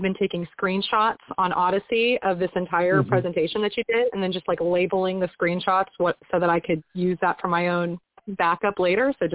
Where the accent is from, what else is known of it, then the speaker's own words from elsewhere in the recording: Huntington Beach, California, United States; I'm from Huntington Beach, California.